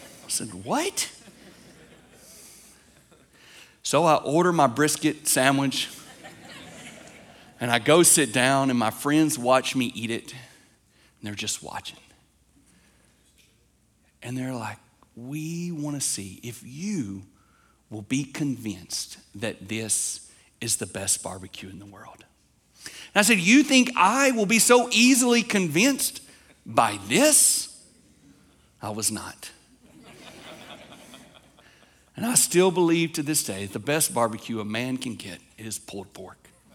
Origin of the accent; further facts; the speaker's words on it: Lawrenceburg, Tennessee, United States; also born or lived in Fort Worth; So I am from this area. I'm from Lawrenceburg, Tennessee, just a little bit away.